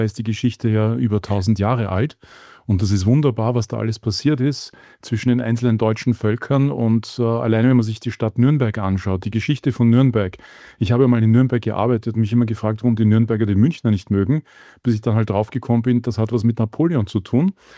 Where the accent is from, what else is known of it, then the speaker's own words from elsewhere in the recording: Austria; born there; wenn du als Sohn eines Deutschen geboren wirst in Österreich, bekommst du oder hast du automatisch die deutsche Staatsbürgerschaft, die österreichische nicht. Und die habe ich erst dann mit 12 Jahren bekommen, weil meine Mutter Österreicherin ist.